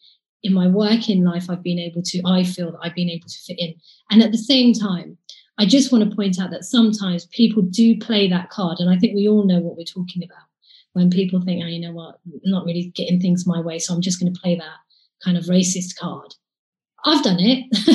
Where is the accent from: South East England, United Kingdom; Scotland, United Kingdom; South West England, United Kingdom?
South West England, United Kingdom; Bournemouth; I was born in Bournemouth and I've been to school in Bournemouth. I've spent my life here.